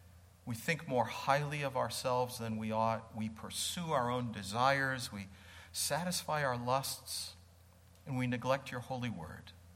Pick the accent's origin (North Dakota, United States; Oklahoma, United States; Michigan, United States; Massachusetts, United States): Massachusetts, United States; I grew up in New England. I'm from Massachusetts. You said I wasn't a Southerner. I'm not.